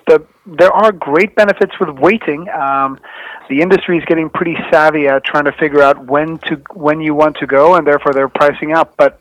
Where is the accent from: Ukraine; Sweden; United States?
Sweden; I'm from Sweden originally, but I love traveling in the U.S.